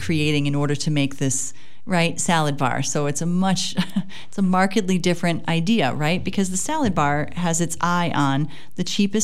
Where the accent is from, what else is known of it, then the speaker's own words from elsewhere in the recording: DeForest, Wisconsin, United States; I might have been there, actually, growing up in DeForest.